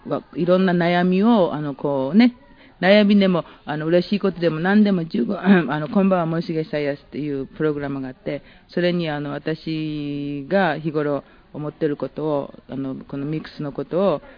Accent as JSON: {"language": "Japanese", "region": "Nagasaki", "country": "Japan", "tie": "born or raised there", "also_born_or_lived": "Sasebo", "said": "黒人の愛の子なんです。ミックスなんですよね。それでどういったらいいかしら、九州の佐世保で生まれましたけど、1時間ほど離れた炭鉱町で育ったので、私のような子は一人だけだったから"}